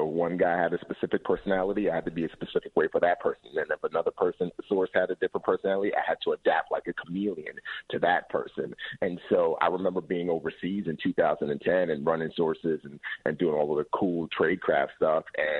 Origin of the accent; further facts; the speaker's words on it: Bronx, New York, United States; I grew up in the Bronx, so I was a product of my environment